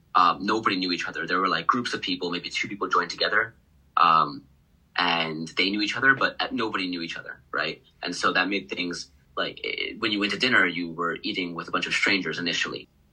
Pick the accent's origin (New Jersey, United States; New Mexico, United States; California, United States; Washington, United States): New Jersey, United States; Millburn; I'm a class of 2024. I'm from Millburn, New Jersey, which is in North Jersey.